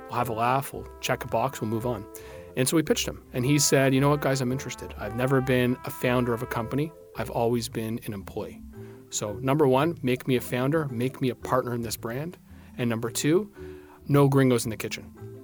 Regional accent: Canada; because I'm Canadian

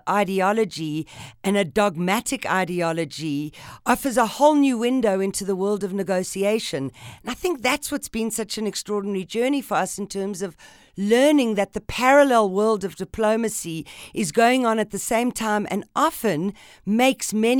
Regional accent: South Africa; as a South African growing up

